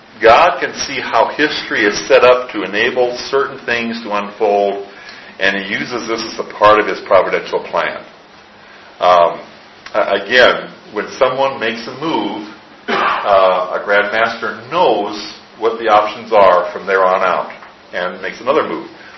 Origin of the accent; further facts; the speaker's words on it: Midwest, United States; now in North Carolina, United States; We know how to predict weather much better now than we did when I grew up in the Midwest.